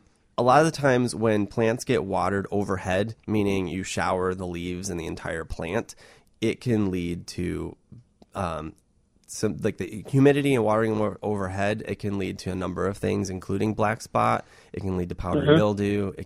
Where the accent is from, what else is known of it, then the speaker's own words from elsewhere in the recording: Michigan, United States; I'm from Michigan, and all over Michigan, people plant rows of spruce trees